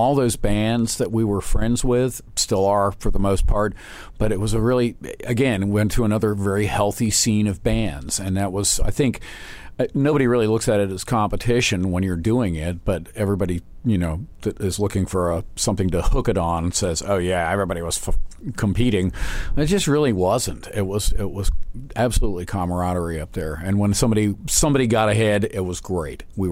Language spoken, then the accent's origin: English; Winston-Salem, North Carolina, United States; also born or lived in Old Greenwich; I was born in Old Greenwich, Connecticut, and I often wonder what would have happened had I not gone with my family to Winston in 1962.